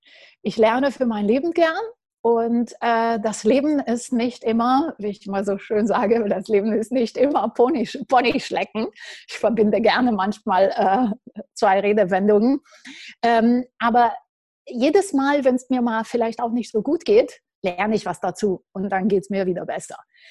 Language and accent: German; Romania; ich bin in Rumänien geboren. Thema Schule in Rumänien will ich jetzt gar nicht ansprechen